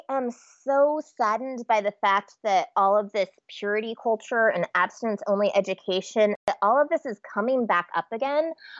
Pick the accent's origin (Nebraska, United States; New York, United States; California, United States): Nebraska, United States; moved away as an adult; You know, honestly, I was raised in Nebraska, pretty uptight kid